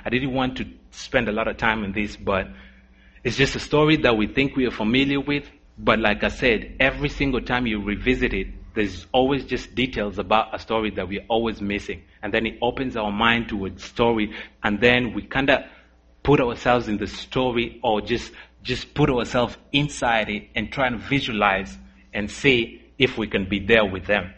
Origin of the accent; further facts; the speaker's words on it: Nairobi, Kenya; I come from Nairobi, Kenya. My city alone has 3 million people just in the city.